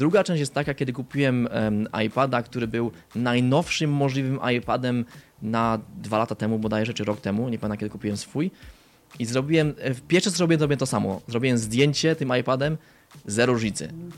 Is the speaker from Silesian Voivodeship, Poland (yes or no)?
yes; Rajcza, Silesian Voivodeship, Poland; do miejscowości, z której pochodzę, z Rajczy